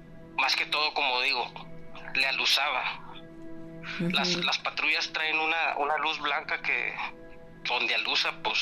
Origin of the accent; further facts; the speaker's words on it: Múzquiz, Coahuila, Mexico; Somos de... somos originarios de Musquis, Coahuila.